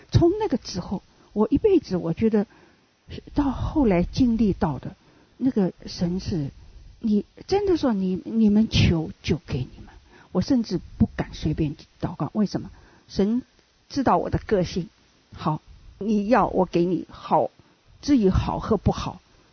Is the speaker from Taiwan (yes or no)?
yes; Taiwan; 嗯， 我们是在台湾长大的嘛。